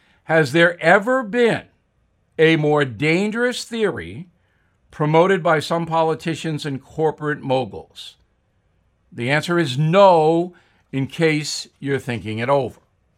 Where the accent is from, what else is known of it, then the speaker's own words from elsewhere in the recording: United States; As an American adult who still has the protection of freedom of thought, I can ignore CRT if I want to.